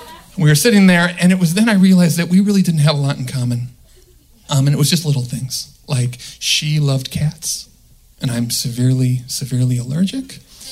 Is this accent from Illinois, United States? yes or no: yes; Illinois, United States; I'm from the Midwest. Right? Okay. And, okay. Outside Chicago.